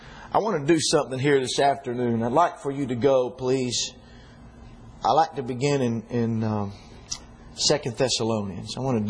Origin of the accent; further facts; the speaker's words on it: West Virginia, United States; Then you need to go to my home state of West Virginia.